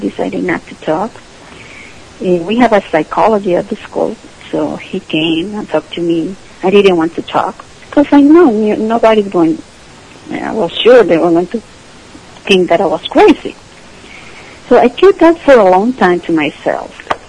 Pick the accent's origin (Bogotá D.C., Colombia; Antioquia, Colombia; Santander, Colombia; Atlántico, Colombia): Bogotá D.C., Colombia; Bogota; I'm from Colombia.